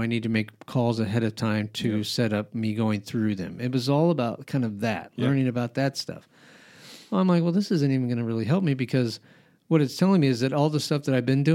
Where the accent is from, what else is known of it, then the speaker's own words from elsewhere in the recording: Albuquerque, New Mexico, United States; I grew up in New Mexico in Albuquerque, and we used to go to a lake called Conchas.